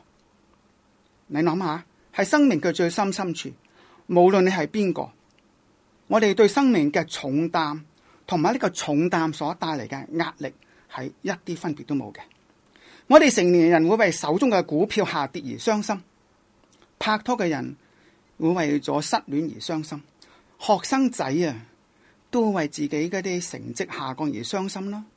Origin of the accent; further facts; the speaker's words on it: Hong Kong; 我虽然是一个神父，但我记得我是一个香港人来的，一个中国人来的，一个人。